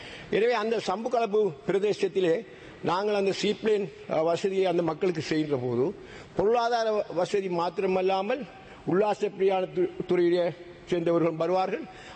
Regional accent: Addalaichenai, Eastern Province, Sri Lanka; எனது சொந்த ஊரான அட்டாளைச்சேனையிலே ஒரு இயற்கையான ஆறு இருந்தது.

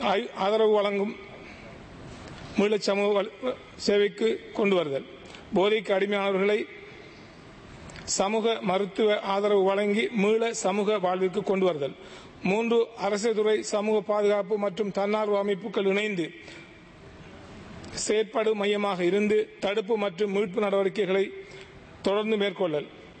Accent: Sri Lanka; நான் இலங்கையன் என்ற வகையிலே இந்த சபையிலே பாராட்ட விரும்புகின்றேன்.

